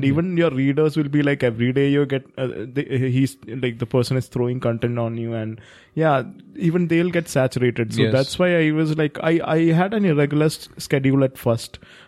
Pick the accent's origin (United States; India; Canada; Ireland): India; English is a second language; Of course, I'm an Indian, so I have to go accordingly.